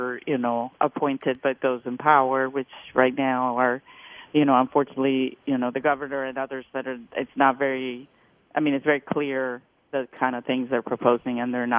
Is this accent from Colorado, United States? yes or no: no; Florida, United States; I'm from Miami-Dade. I represent Miami-Dade.